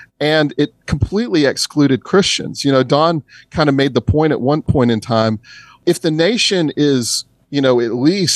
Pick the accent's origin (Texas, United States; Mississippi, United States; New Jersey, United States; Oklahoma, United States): Mississippi, United States; Tupelo; I grew up in Tupelo. The ministry's based in Tupelo, Mississippi. And so ended up back in my hometown